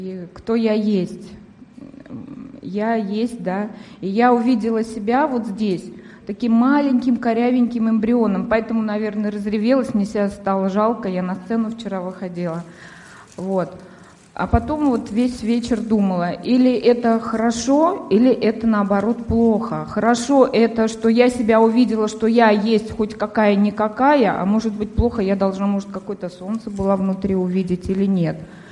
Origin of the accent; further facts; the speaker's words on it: Moscow Oblast, Russia; я из Подмосковья.